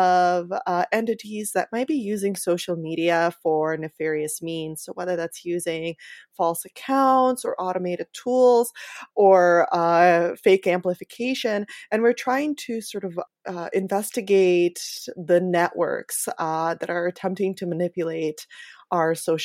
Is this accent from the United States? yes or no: no; Ukraine; something that we saw in my home country of Ukraine